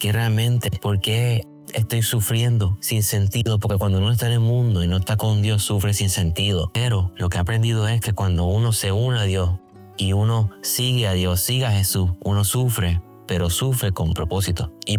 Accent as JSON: {"language": "Spanish", "country": "Puerto Rico", "tie": "born or raised there", "moved": "as an adult", "said": "yo me crié en Puerto Rico toda mi vida, hasta los 18 años. Gracias a Dios tuve una madre que me inculcó la importancia de la oración y el amor hacia Dios, y me bautizó y me confirmé en la Iglesia Católica."}